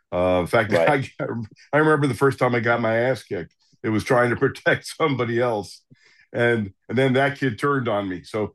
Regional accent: Princeton, New Jersey, United States; Now, remember, Princeton, very small community. We had 30 cops, and it was my hometown. So here I am, I'm 19 years old.

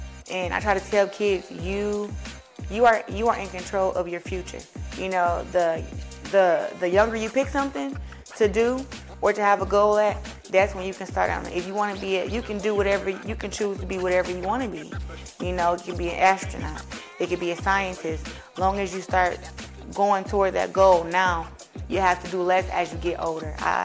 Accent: Flint, Michigan, United States; I am a two-time Olympic gold medalist, a current undisputed champion in boxing, and I am from Flint, Michigan.

